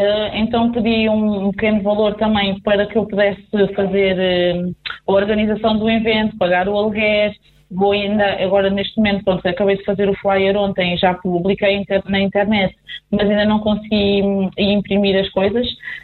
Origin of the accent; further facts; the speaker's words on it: Azambuja, Lisbon, Portugal; eu sou mesmo de Azambuja, sou filha da terra